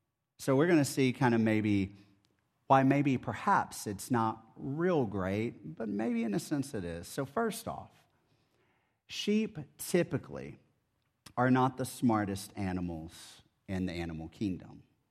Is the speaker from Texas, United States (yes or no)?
yes; Texas, United States; So growing up in Texas, there was a phrase that grandparents on both sides of my family would say